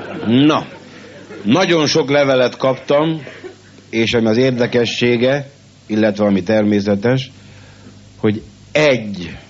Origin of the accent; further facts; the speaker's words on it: Kőbánya, Budapest, Hungary; born there; Apám Rácalmáson született parasztgyerek. Én születtem Kőbányán.